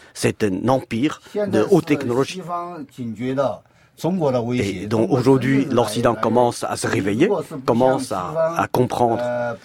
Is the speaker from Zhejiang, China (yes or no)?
no; Sichuan, China; moved away; Je peux retourner à Sichuan, mon pays natal.